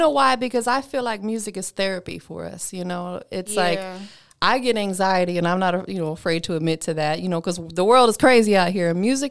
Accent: Tampa, Florida, United States; Listen, I'm from Tampa.

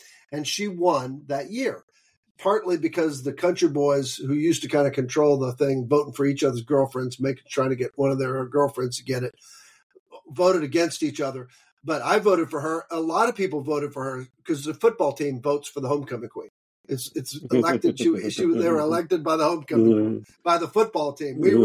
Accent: the South, United States; I grew up in the South.

